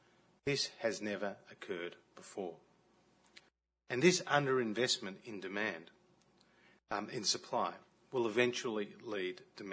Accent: Victoria, Australia; a fivefold increase in my home state of Victoria's population over a similar period.

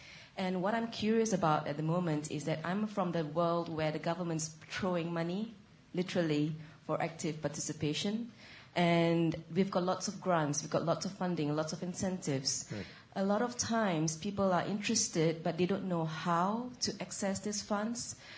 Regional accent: Singapore; I'm actually from Singapore, so I've traveled half across the world to come here.

